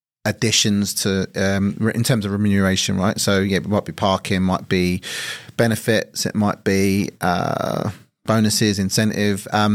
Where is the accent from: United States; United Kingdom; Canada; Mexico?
United Kingdom; when you're growing up in Thatcher's Britain, you get told that unions are the scourge of business